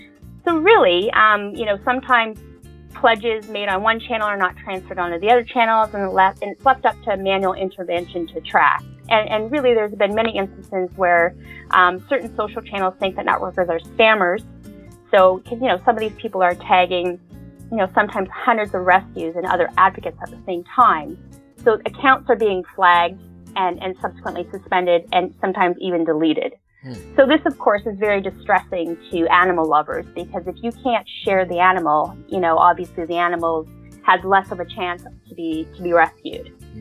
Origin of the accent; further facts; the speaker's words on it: Canada; now in United Kingdom; I'm from Canada, but I now live in the UK.